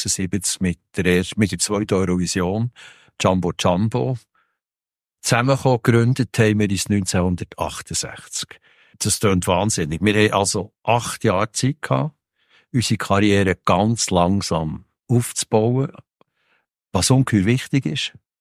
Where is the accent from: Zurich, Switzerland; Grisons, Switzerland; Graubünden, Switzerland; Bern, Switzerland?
Bern, Switzerland; Und als Berner habe ich mich natürlich auf den Bahamas so sehr, sehr wohl gefühlt, weil wir Berner sind ja nicht die Schnellsten.